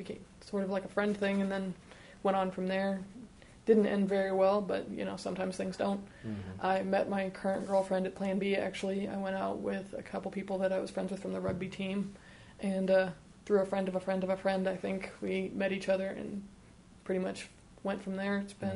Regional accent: Kansas, United States; now in Wisconsin, United States; even in my home state of Kansas, I could get kicked out of an apartment or lose a job just because I'm gay, which thankfully in Wisconsin, there are securities against that.

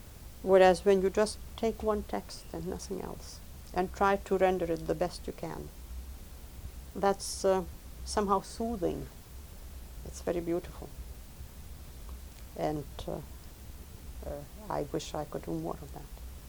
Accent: Lithuania; first language Lithuanian; English is a second language; Otherwise, I feel that I myself do best translating into Lithuanian, because that's my mother tongue after all.

